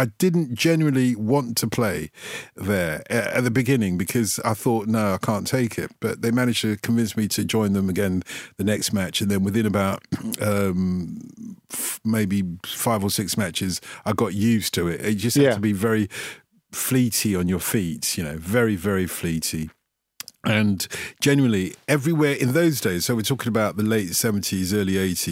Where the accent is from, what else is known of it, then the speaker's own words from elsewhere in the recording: London, United Kingdom; I speak some Greek because I grew up in North London, that part of North London that was called Little Cyprus.